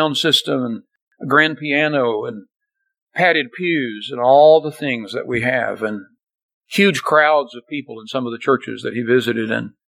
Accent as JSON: {"language": "English", "town": "Crab Orchard", "region": "West Virginia", "country": "United States", "tie": "born or raised there", "said": "I came from Poduck Holler, West Virginia, known as Crab Orchard, West Virginia. I literally grew up in several different hollers in the hills of West Virginia."}